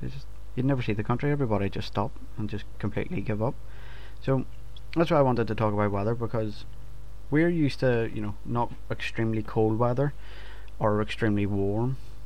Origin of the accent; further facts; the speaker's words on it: Northern Ireland, United Kingdom; and if you've not caught on, I am from Northern Ireland.